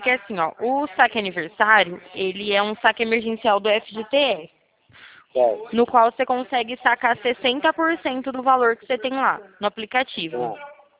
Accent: São Carlos, São Paulo, Brazil; Eu sou de São Carlos

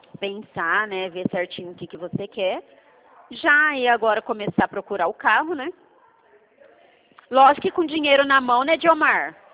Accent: Dracena, São Paulo, Brazil; O meu DDD é 18 também, que eu sou aqui de Dracena

